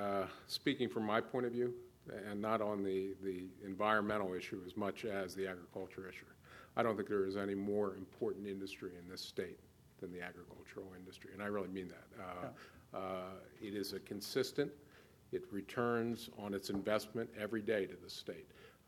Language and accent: English; Delaware, United States; I grew up in Delaware. I've gone to the beaches all my life.